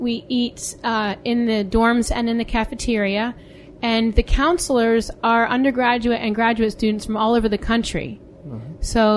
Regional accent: West Chester, Pennsylvania, United States; now in Brockport, United States; I'm from Westchester, Pennsylvania, and currently I live in Brockport, New York

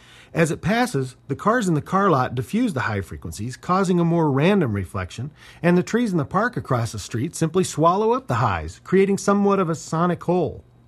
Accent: Cameron, Missouri, United States; from the Patch Court in Cameron, Missouri.

